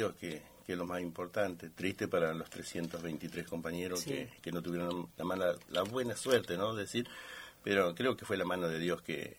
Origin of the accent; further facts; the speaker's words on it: General Acha, La Pampa, Argentina; now in Santa Rosa, Argentina; Bueno, yo soy oriundo de General Hacha La Pampa. Hace 5 años que vivo en Santa Rosa, capital.